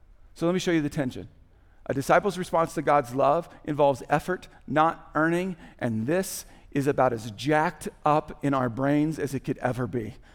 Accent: Indiana, United States; I grew up in Indiana playing basketball where there wasn't class basketball at the time.

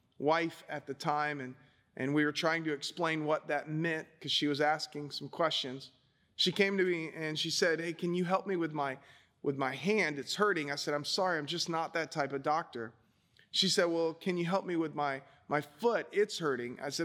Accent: Pensacola, Florida, United States; moved away as an adult; I spent most of my life growing up in Pensacola, Florida. I went to Foley High School, and I left to go to Nyack College and Alliance Theological Seminary in New York.

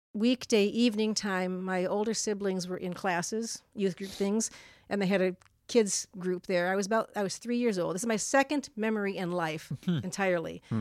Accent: Syracuse, New York, United States; I was born in Syracuse, New York.

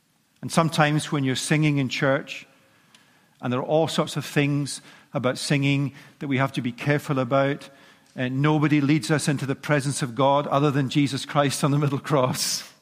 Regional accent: United Kingdom; Now, we don't like to say that out loud if we're British

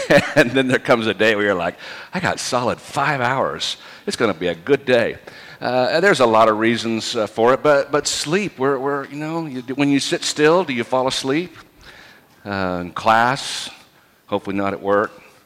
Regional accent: United States; I mean, I'm an American man

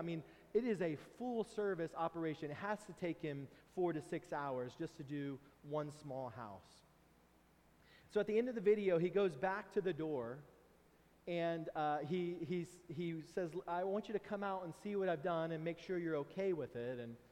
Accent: Texas, United States; I grew up in Texas where we have to mow about 50 weeks a year

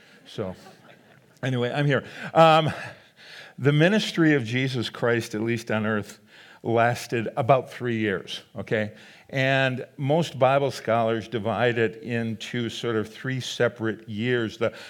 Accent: Minnesota, United States; We're from Minnesota. A little weather doesn't stop us.

